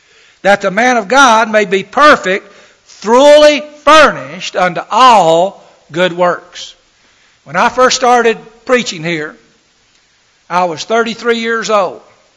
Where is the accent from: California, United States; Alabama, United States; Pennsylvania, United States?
Alabama, United States; Birmingham; I grew up in Birmingham, Alabama. We're part of the Southern Baptist Church there, and I started going to that.